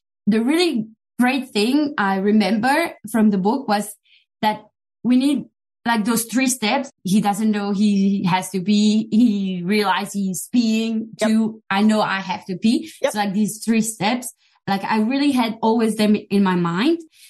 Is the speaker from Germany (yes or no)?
no; Switzerland; accent: French; English is a second language; I'm not exactly French. I'm from Switzerland, but I speak French. That's why I have a French accent.